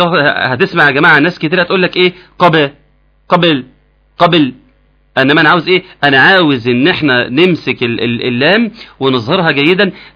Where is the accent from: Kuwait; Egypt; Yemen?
Egypt; إحنا عندنا في مصر بنضمها، يقول لك إيه لو أنا مت